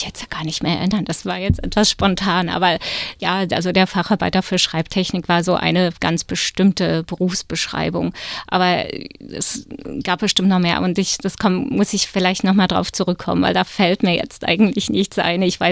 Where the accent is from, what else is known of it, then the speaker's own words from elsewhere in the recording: Teltow, Brandenburg, Germany; ich bin 66 in Potsdam geboren und dann aber in Teltow aufgewachsen